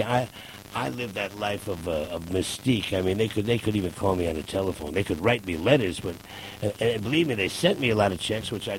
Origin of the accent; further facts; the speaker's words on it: New York, United States; I grew up in New York listening to the great rhythm and blues stations